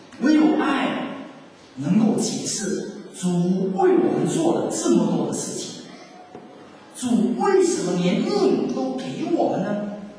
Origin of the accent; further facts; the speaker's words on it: China; 我们中国人很能理解